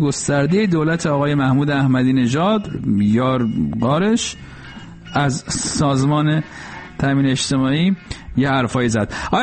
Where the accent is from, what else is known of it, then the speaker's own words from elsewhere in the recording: Iran; در مملکتی که توش به دنیا آمدم و بزرگ شدم